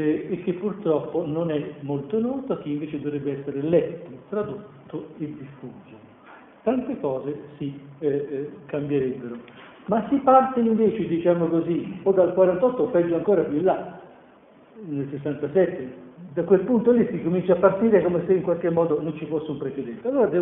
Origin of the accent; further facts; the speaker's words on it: Rome, Lazio, Italy; Io che sono romano potrei dirmi che vivo in una terra occupata